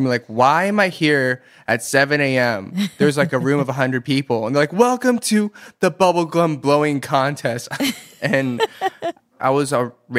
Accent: Atlanta, Georgia, United States; But I think with my upbringing, you know, growing up in Atlanta, there weren't a lot of Asians there either.

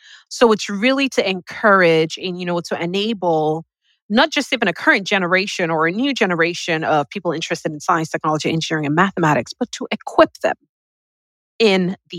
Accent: Nigeria; moved away as an adult; now in United States; I went to a federal school for high school in Nigeria. So elementary school, high school, middle school, all of that in Nigeria. And then I went to college at the University of Texas at Arlington.

